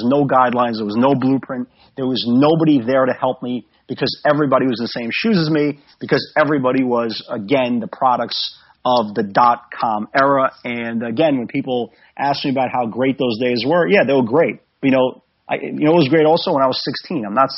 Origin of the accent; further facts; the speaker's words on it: Brooklyn, New York, United States; I grew up in the Brighton Beach section of Brooklyn, and, you know, it is predominantly middle to lower class people.